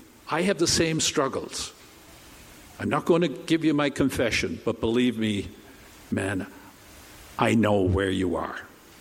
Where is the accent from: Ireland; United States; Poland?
Ireland; Ireland, which is my home country, is a total mess because of lax bishops.